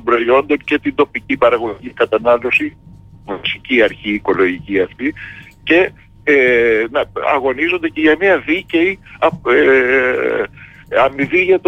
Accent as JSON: {"language": "Greek", "town": "Chania", "region": "Crete", "country": "Greece", "said": "ειδικά Χανιώτης που, είμαι, που η καταγωγή μου είναι από τα Χανιά"}